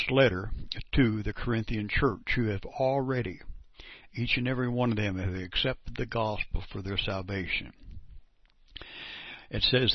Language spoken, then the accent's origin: English; Perry, Kansas, United States; I'm from Perry, Kansas. I'm a 70-year-old man that believes in the gospel.